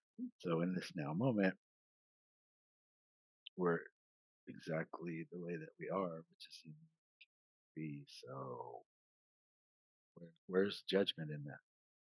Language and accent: English; California, United States; now in Vermont, United States; born and raised in California. California, it's all makeup and clothes and hair.